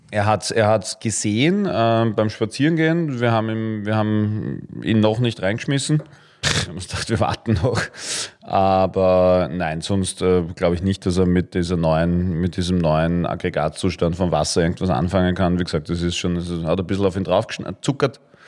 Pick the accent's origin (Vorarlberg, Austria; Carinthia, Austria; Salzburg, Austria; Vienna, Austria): Vienna, Austria; Ja, als Wiener kann ich eh besser rodeln als Skifahren